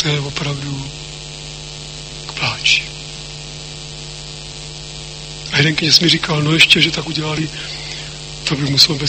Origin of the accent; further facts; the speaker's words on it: Bohemia, Czechia; když se dověděl, že jsem z Čech